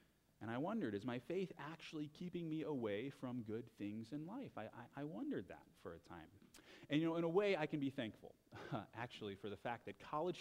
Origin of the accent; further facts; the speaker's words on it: St. Louis, Missouri, United States; I grew up in the church. I grew up in St. Louis, Missouri. That was me.